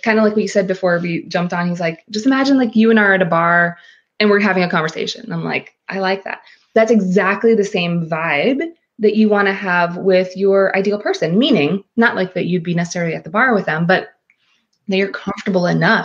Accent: Philippines; I grew up in the Philippines.

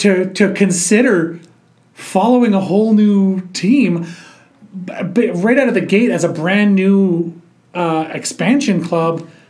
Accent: Nova Scotia, Canada; and I'm from Nova Scotia

